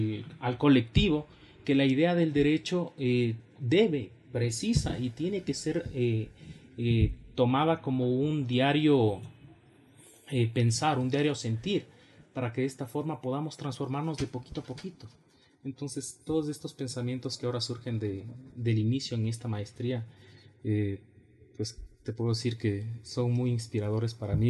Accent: Quito, Pichincha, Ecuador; yo netamente soy de acá de Quito

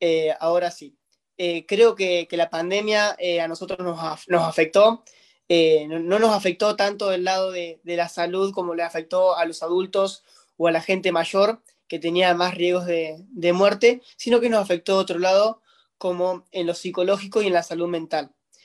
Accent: Carlos Casares, Buenos Aires Province, Argentina; provincia de Buenos Aires, en un pequeño pueblito hacia el sur, el cual se llama Carlos Casares. Acá en mi pueblo somos alrededor de 25.000 habitantes, por eso es muy chiquitito, y estamos a 300 kilómetros de la capital.

